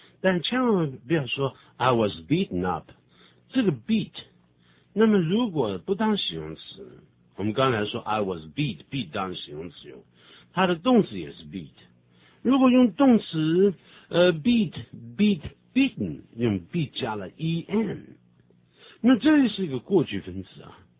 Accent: China; 我们中国人啊，常常在这个发音的时候，对一些母音啊，也就是元音啊，我们元音，那么要特别的注意到

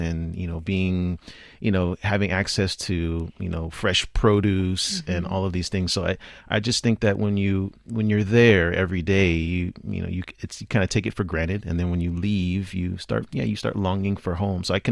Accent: California, United States; because I grew up in a very rural agricultural city in California.

